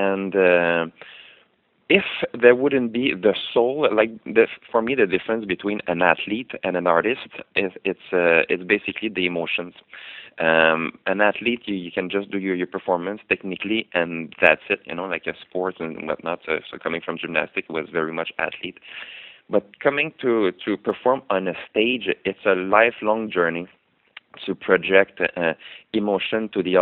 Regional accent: Montreal, Quebec, Canada; So because I'm from Montreal in Canada

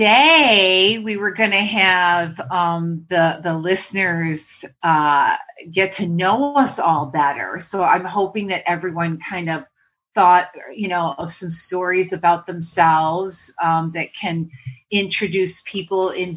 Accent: New York, United States; I'm an Italian 100%, and I came from Western New York, the great belt of Western New York.

